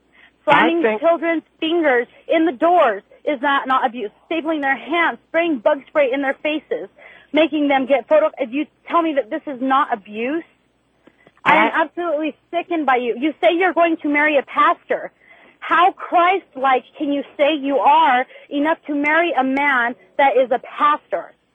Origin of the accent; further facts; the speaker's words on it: Chile; now in United States; I am Hispanic. I am from South America. I have lived here my life, but I am Chilean.